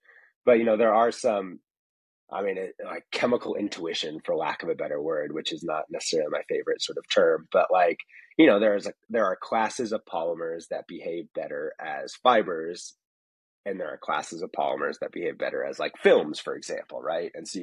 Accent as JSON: {"language": "English", "region": "West Coast", "country": "United States", "tie": "born or raised there", "said": "I grew up on the West Coast, and so it was very different."}